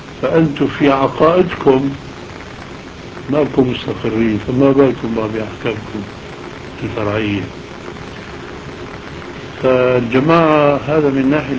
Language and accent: Arabic; Aleppo, Aleppo Governorate, Syria; وأنا من حلب